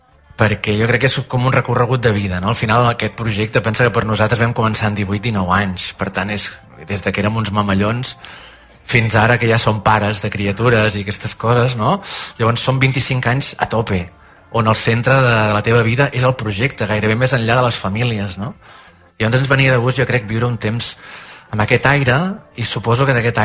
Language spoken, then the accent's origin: Catalan; Manresa, Catalonia, Spain; Sí, som un poble, però també ja comencem a ser una ciutat on la gent ja no ens coneixem.